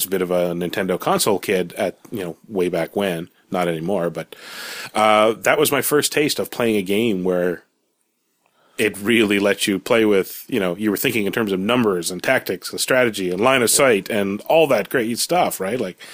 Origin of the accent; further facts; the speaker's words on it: Canada; I'm Canadian. I'm sorry.